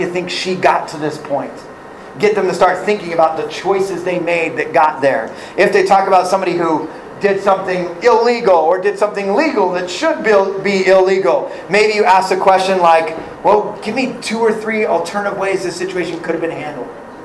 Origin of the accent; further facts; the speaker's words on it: California, United States; I'm from California. I'm on California time.